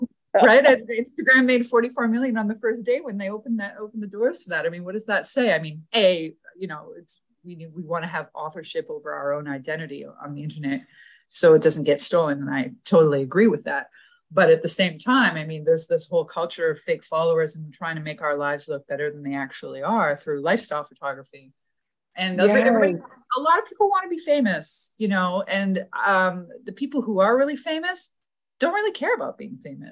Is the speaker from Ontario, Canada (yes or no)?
yes; Toronto, Ontario, Canada; So I went to art school in Toronto, which is my hometown. I'm from Canada.